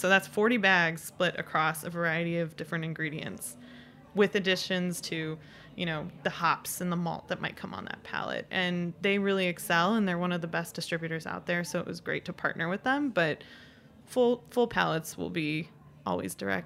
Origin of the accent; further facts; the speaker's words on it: West Coast, United States; I'm originally from the West Coast, so I have a better excuse.